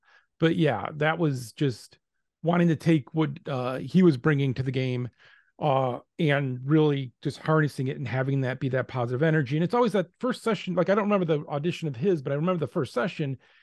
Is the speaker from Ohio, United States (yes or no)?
yes; Cleveland, Ohio, United States; it was about bringing a character that we knew from growing up in Cleveland of like, there's this guy, Joe, we worked with.